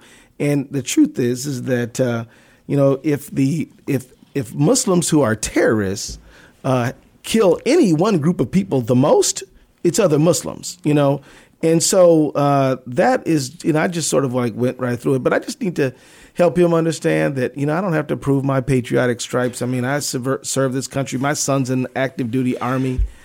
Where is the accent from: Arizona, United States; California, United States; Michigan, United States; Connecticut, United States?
Michigan, United States; Detroit; I was born inside the city of Detroit, grew up there.